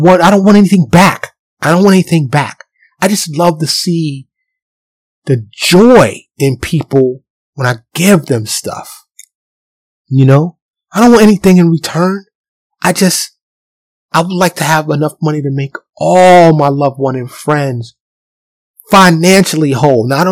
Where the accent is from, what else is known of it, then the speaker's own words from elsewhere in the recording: New York City, New York, United States; Born and raised in New York.